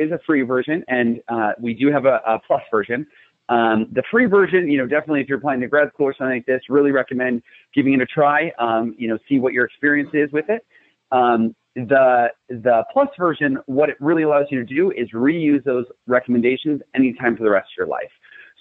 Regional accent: Cleveland, Ohio, United States; So I'm actually from the Cleveland area.

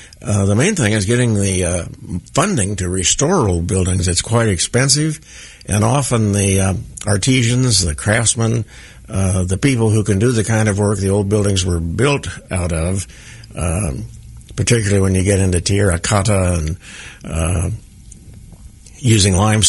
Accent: Kansas City, Kansas, United States; And the one I did was because I grew up in Kansas City, Kansas. I knew the city real well.

